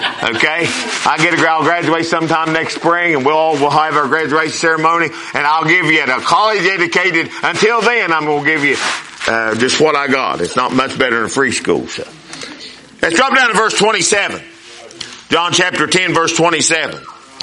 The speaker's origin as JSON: {"language": "English", "town": "Winona", "country": "United States", "said": "Listen, I'm from Winona and I got that much figured out."}